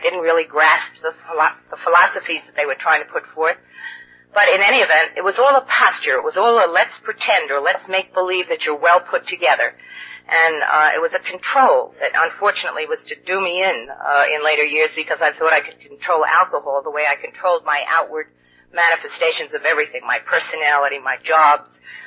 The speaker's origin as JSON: {"language": "English", "region": "New York", "country": "United States", "said": "another anonymity break, and I'm from New York."}